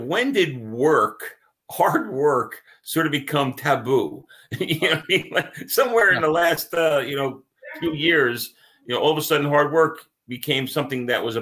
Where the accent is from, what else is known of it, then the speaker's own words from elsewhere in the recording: New Jersey, United States; we were in Georgia and I'm from Jersey. I'm an Italian guy from Jersey.